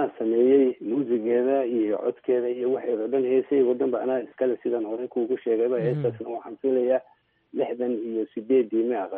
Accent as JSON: {"language": "Somali", "town": "Mogadishu", "region": "Banaadir", "country": "Somalia", "tie": "born or raised there", "said": "aan ku soo barbaaray xamar iyo nawaaxigisa sida janaale"}